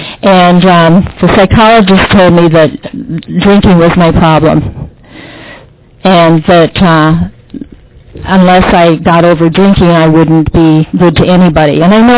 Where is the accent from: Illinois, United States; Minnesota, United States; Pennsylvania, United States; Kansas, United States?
Minnesota, United States; moved away as an adult; also born or lived in Iowa; I moved to Michigan from Minnesota and Iowa, where I'd grown up, to teach school.